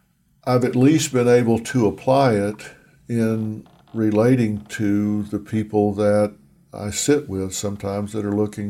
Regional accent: the South, United States; also born or lived in Tulsa / Denver; part of it is growing up in the South.

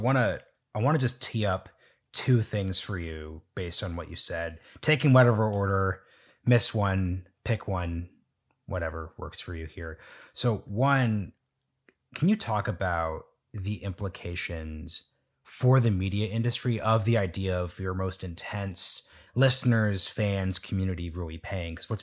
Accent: Lake Oswego, Oregon, United States; I'm from Oregon, my local hometown paper, that is a paper that used to have a total monopoly. If you wanted to get the news, you had to subscribe to the Lake Oswego Review.

